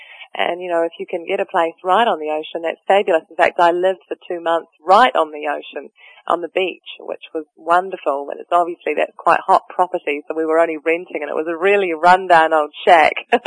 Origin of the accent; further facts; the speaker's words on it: Auckland, New Zealand; I'm from Auckland, which is in the North Island. It's sort of near the top of the North Island, but it's on an isthmus